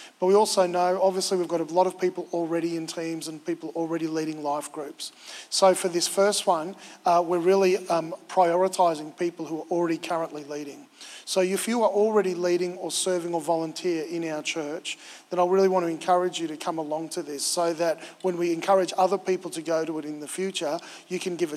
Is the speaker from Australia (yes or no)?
yes; Victoria, Australia; I grew up in Victoria. In Victoria, you work or go to school all the way up to like December 22nd.